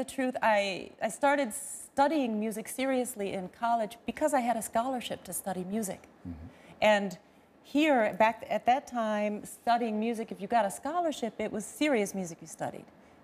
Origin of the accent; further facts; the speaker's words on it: Flint, Michigan, United States; No, I'm from Flint.